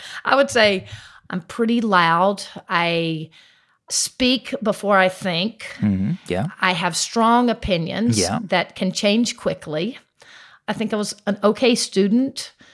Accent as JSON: {"language": "English", "town": "Greenville", "country": "United States", "tie": "born or raised there"}